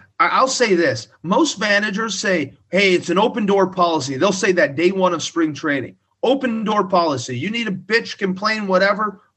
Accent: Illinois, United States; And I am about as green as they get, right? Growing up in Southern Illinois.

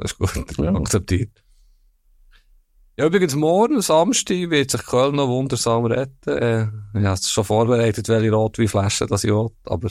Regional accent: Bern, Switzerland; Bern natürlich, Bern.

